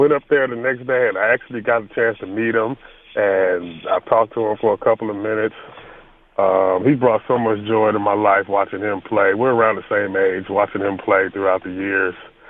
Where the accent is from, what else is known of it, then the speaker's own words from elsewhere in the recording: Los Angeles, California, United States; now in Las Vegas, United States; And so I grew up in Los Angeles. I live in Las Vegas now.